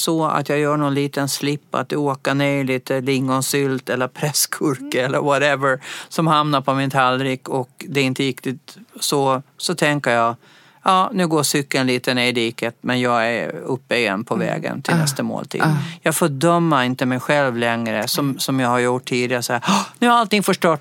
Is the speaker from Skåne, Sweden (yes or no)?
no; Gotland, Sweden; accent: Gotlandic; Jag pratar nog gotländska.